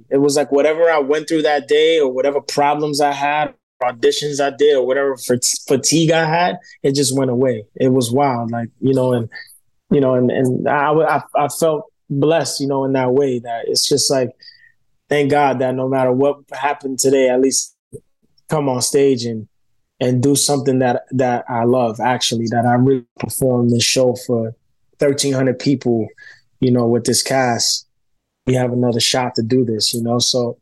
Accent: New York City, New York, United States; because I'm from New York. You know, I grew up in Bushwick in Brooklyn

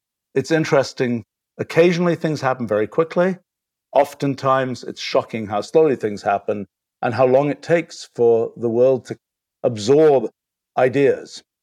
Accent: England, United Kingdom; I grew up in England in the 1960s

